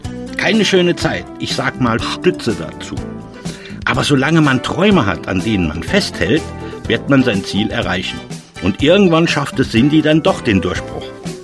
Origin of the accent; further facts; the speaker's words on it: Luckenwalde, Brandenburg, Germany; born there; Ich bin in Luckenwalde geboren, wo die Hollywood-Schaukeln im Garten stehen. So unterhalb von Berlin.